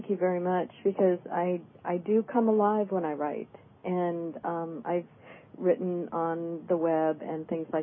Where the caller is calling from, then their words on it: California, United States; from the Sierra Nevadas in California.